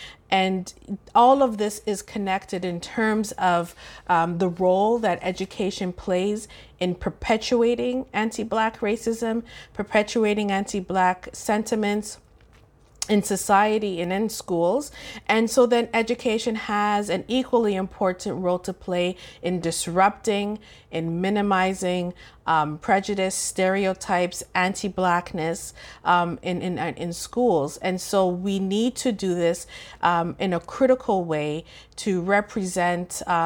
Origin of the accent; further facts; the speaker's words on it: Toronto, Ontario, Canada; I was born and raised in Toronto to parents from Jamaica.